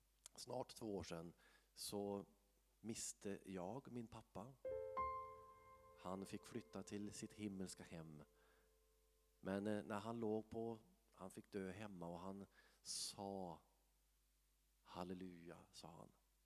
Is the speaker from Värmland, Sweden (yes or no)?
yes; Arvika, Värmland, Sweden; när jag växte upp i Arvika